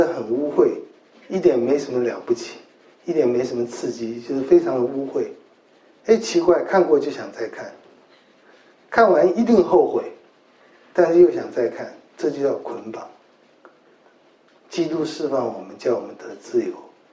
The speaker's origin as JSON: {"language": "Chinese", "country": "China", "said": "我们中国人真的我觉得不认识真理，所以很不自由。"}